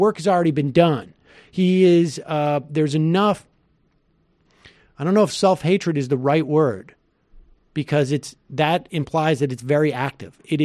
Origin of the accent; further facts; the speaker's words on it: New York, United States; also born or lived in Seoul, South Korea; My first name is German. My last name is Italian. And I was born in Seoul, South Korea. I'm adopted. I grew up in a very rough part of upstate New York